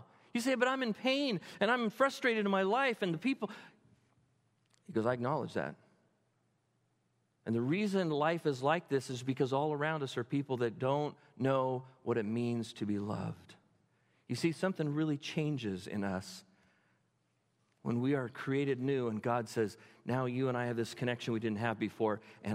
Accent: California, United States; And I'm a Californian. This is not right.

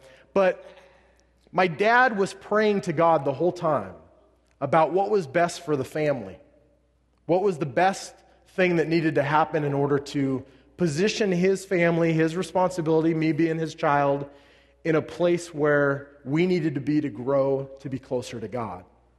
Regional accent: North Highlands, California, United States; I grew up in a place called North Highlands.

